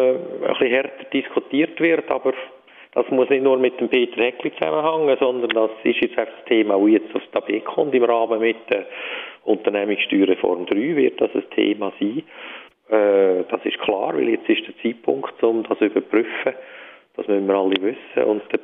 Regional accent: Lucerne, Switzerland; Obwohl man da natürlich als Luzerner habe ich auch Freude, wenn ein Zentralschweizer Präsident könnte werden.

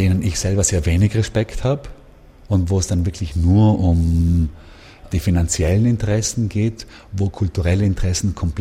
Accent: Bregenz, Vorarlberg, Austria; Ja, ich bin natürlich in Bregenz geboren und war damals natürlich als Schüler häufig im Landesmuseum.

